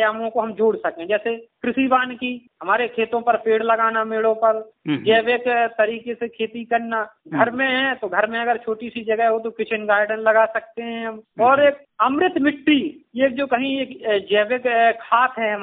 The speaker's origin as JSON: {"language": "Hindi", "town": "Bangua", "region": "Uttar Pradesh", "country": "India", "said": "और मैं ग्राम बनगुआ का, जिला झांसी का ही रहने वाला हूँ।"}